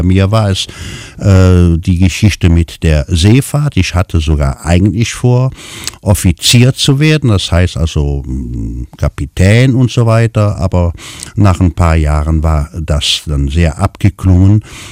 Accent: Cologne, North Rhine-Westphalia, Germany; Ich bin in Ehrenfeld groß geworden

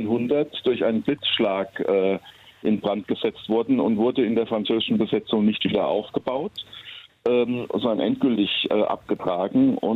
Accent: North Rhine-Westphalia, Germany; Und als Rheinländer lösen wir das elegant.

